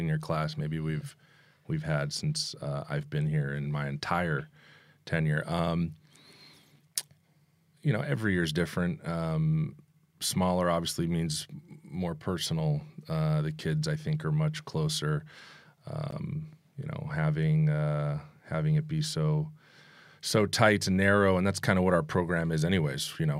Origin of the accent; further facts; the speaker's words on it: California, United States; I'm from the Valley. I played for Tom Usborne, went to Chatsworth High School, went to Fresno State